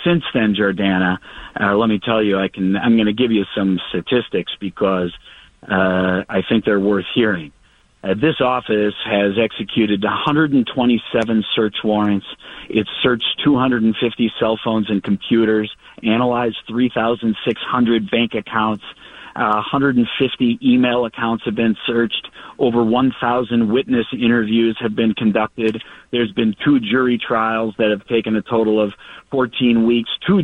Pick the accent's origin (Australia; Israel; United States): United States; St. Paul, Minnesota; Well, I'm a lifelong Minnesotan. I grew up in first in St. Paul and then in the Minneapolis suburbs.